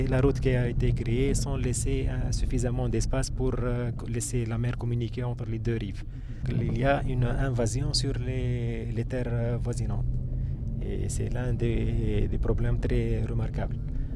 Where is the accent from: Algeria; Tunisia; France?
Tunisia; Kerkennah, Sfax Governorate; born there; Moi, je suis né ici à Kerkena.